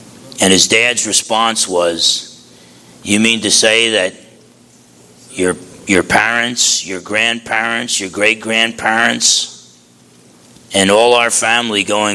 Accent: New Jersey, United States; Growing up in New Jersey, Essex County, New Jersey, I didn't know up from down.

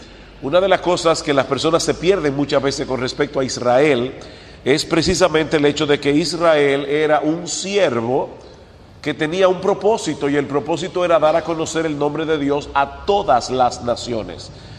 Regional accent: Dominican Republic; yo soy palestino de nacional, no de nacional, yo soy dominicano, pero soy palestino de descendencia.

